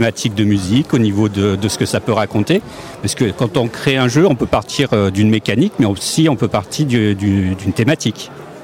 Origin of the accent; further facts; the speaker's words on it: Limoges, Nouvelle-Aquitaine, France; Parce que moi, je viens de Limoges. Il y a des groupements d'auteurs à Limoges.